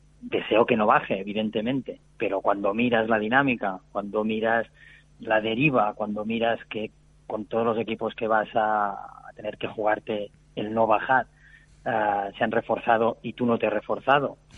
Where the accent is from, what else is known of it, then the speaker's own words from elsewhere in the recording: Barcelona, Catalonia, Spain; born there; No, yo soy nacido en Barcelona, sí, sí.